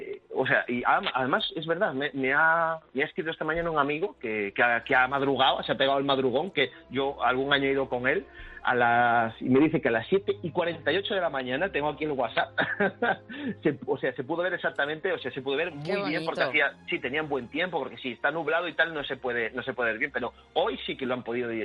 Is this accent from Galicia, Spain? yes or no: yes; Galicia, Spain; Bueno, y en Galicia, hablando de magia, ¿no? Que es mi tierra, ¿no?